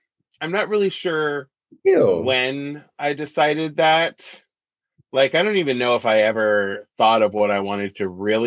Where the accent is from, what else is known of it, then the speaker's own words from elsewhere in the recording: Seattle, Washington, United States; also born or lived in Alaska; Around the Seattle area, I was born in Seattle and we moved around a lot.